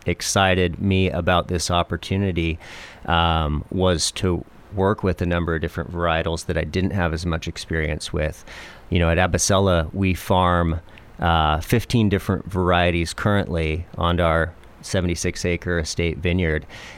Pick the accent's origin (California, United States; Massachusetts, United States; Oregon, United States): Oregon, United States; Springfield; Yeah, so I grew up in Oregon. I've lived here my whole life, and I grew up in Springfield.